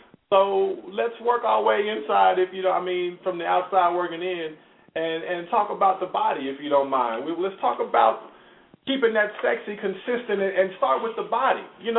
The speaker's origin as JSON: {"language": "English", "town": "Kansas City", "country": "United States", "said": "I'm from the Midwest in Kansas City."}